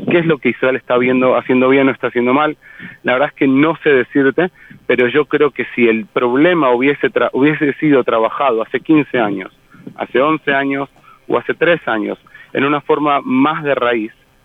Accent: Argentina; soy argentino y hago parrilla con gas

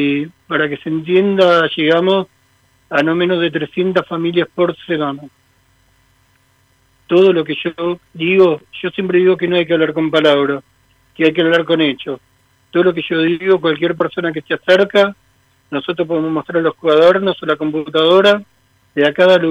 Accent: Muna, Yucatán, Mexico; Yo soy un hombre de Muna

